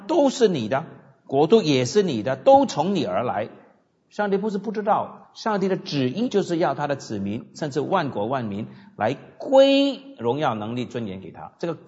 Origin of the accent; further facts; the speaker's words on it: China; 因为我们中国人呢，是有最长的连续没有中断过的文化。